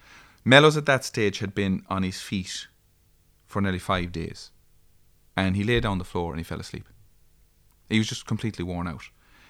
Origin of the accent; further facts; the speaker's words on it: Ardrahan, County Galway, Ireland; I'm from Lyme Park, Ardrahan in County Galway.